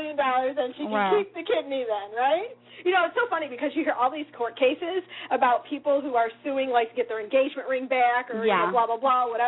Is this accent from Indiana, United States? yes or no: no; Wisconsin, United States; Well, I don't know. I'm from Wisconsin